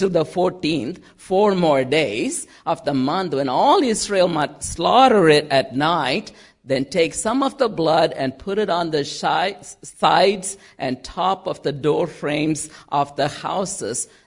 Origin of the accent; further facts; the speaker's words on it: Tamil Nadu, India; first language Tamil; And my mother tongue, which is Tamil, and I'm from Tamil Nadu, India, we have a calendar.